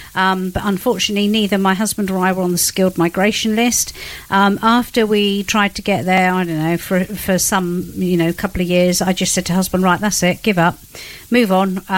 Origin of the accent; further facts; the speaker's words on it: Cowes, South East England, United Kingdom; I'm number 11 of 12 children, born and bred in Cowes. And I attended the local schools there.